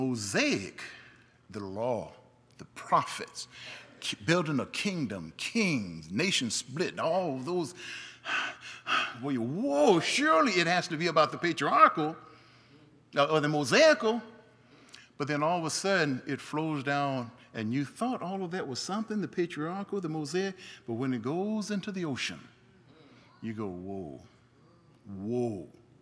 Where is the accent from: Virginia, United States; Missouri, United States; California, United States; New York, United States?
Missouri, United States; St. Louis; I grew up in St. Louis, born in the state that the Mississippi River was named after, Georgia. It's Mississippi.